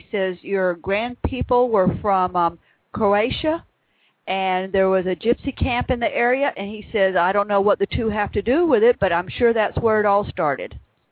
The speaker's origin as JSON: {"language": "English", "town": "Tampa", "region": "Florida", "country": "United States", "tie": "born there", "said": "Well, I was born in Tampa, Florida"}